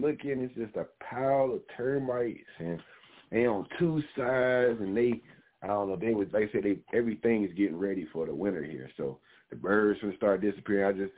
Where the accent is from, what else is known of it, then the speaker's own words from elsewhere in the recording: Georgia, United States; Because, you know, I'm from Georgia originally. Ain't no betting in Georgia.